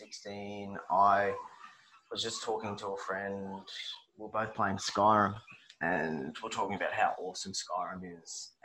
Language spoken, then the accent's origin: English; Australia; I'm an Australian fantasy writer.